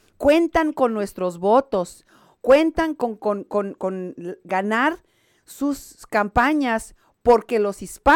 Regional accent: Mexico; Y yo, como mexicana, que he estado votando toda mi vida en este país

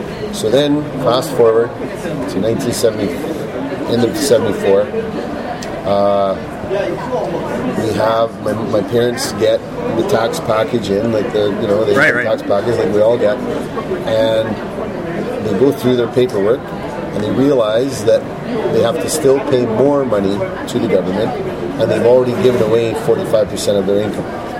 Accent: Scotland, United Kingdom; I come from Europe. I come from Scotland.

